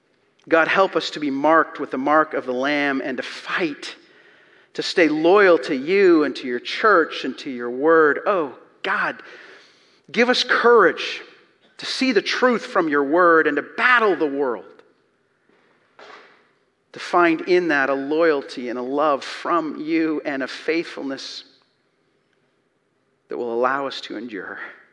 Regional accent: Canada; this is crazy because I'm Canadian, but I'm watching the election news

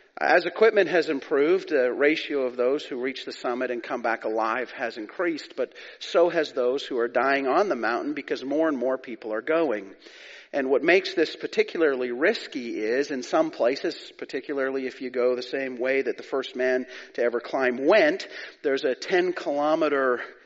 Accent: Calgary, Alberta, Canada; now in West Coast, Canada; I grew up in Calgary, so I know how to drive in the winter. But I've been here for many, many years. I think about 30 or so. I've been out here in the West Coast

